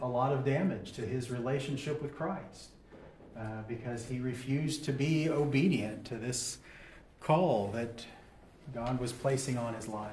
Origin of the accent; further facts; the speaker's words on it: Waldport, Oregon, United States; If that means being a missionary right here in my hometown of Waldport, that's fine.